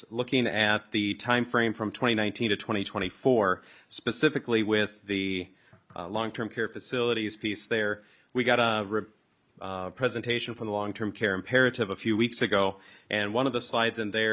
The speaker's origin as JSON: {"language": "English", "region": "South Dakota", "country": "United States", "tie": "born or raised there", "said": "about 8 miles from the Iowa border. Iowa right now is trying to purchase us, and just this last year, my hometown was included in the Sioux Falls metropolitan area."}